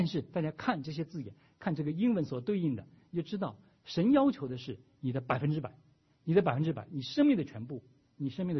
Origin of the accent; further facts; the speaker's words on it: China; 我们后来基督徒里面，我们中国人这个称为叫大诫命